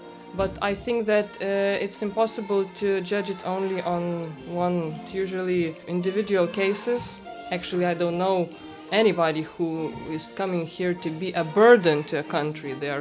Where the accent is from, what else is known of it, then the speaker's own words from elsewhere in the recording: Lithuania; English is a second language; moved away as an adult; now in United Kingdom; I'm 32 years old. I came from Lithuania and I've lived in Britain for more than 8 years.